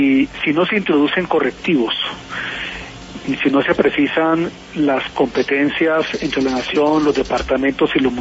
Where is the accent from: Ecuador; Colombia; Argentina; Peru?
Colombia